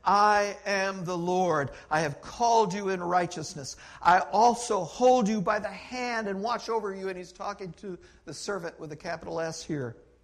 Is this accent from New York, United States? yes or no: yes; New York, United States; I grew up in New York State